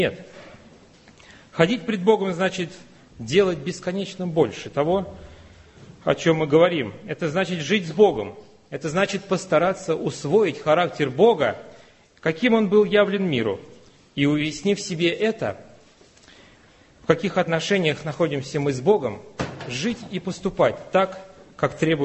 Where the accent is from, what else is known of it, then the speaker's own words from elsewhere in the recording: Russia; а кто я такой, россиянин 21 века?